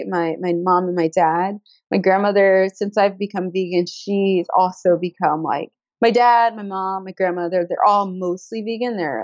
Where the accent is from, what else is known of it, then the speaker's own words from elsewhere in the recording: Georgia, United States; Well, I was already a little bit different growing up in Georgia because my family, we didn't eat any red meat or pork.